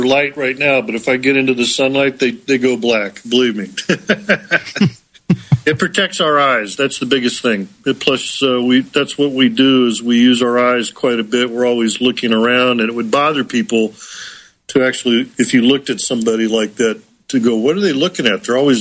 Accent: United States; Well, I'm an American here in Southern California, and I guess you guys are way down in the down under area, aren't you?

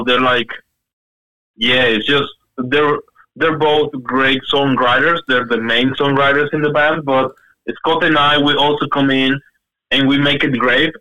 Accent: Venezuela; English is a second language; now in New Zealand; I'm from Venezuela.

